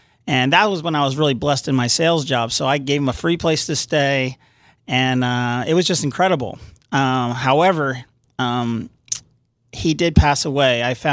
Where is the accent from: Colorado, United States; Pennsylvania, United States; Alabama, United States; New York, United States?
Pennsylvania, United States; moved away; Well, I came out from Pennsylvania back in 2006, moved out here